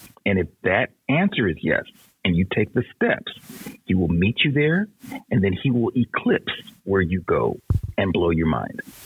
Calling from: Lakewood, Washington, United States; So I am tapping in from Lakewood, Washington, and witnessing from day one.

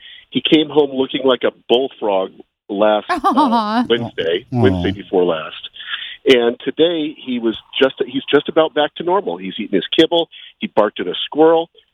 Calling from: Sacramento, California, United States; calling from Sacramento.

